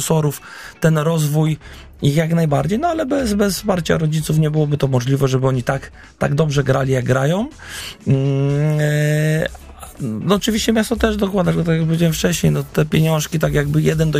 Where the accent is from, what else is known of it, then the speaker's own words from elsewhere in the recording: Gorzów Wielkopolski, Lubusz Voivodeship, Poland; also born or lived in Poznań; wróciłem do mojego rodzinnego miasta, jestem poznaniakiem, wychowanym w Gorzowie Wielkopolskim, ale jestem rodowitym poznaniakiem.